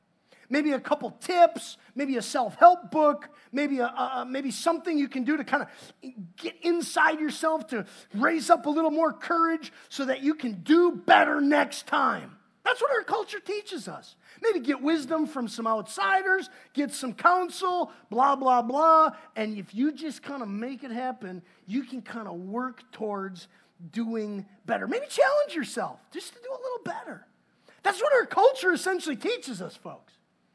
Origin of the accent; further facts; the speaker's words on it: Wisconsin, United States; I'm from Wisconsin.